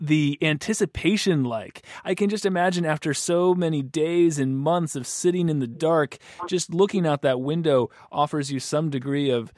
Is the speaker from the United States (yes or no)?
yes; Arizona, United States; I'm from Arizona, where they always say it's a dry heat, so I totally get it.